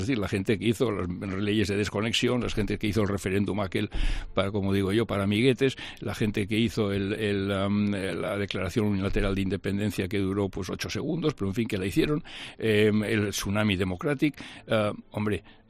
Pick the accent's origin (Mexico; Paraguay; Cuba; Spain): Spain; Balearic Islands; Bueno, Mallorca es mi tierra, o sea que no es que haya venido aquí a buscar. Yo he venido, he recuperado, ¿verdad?